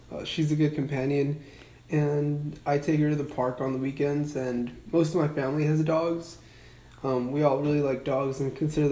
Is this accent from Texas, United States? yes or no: yes; Sugar Land, Texas, United States; Yes, I have always lived in Sugarland.